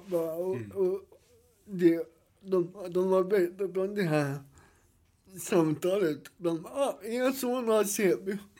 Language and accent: Swedish; Sweden; born there; Bara för att jag är född i Sverige